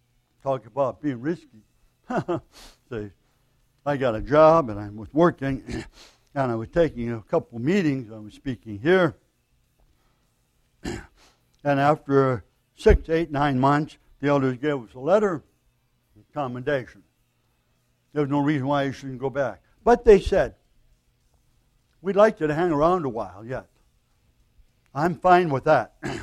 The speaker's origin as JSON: {"language": "English", "town": "Milwaukee", "region": "Wisconsin", "country": "United States", "said": "Because I'm from Milwaukee and we came here."}